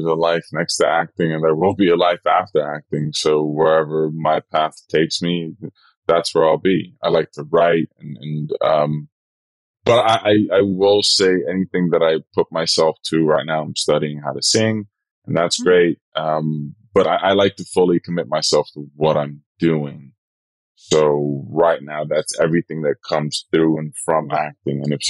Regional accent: Rotterdam, South Holland, Netherlands; now in New York, United States; Rotterdam is where I grew up in the Netherlands. The city is home, where I was born, where I find my culture.

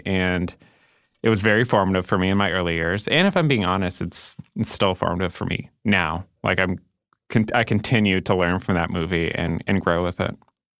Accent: Chicago, Illinois, United States; And I know that you and I are biased because we're from Chicago

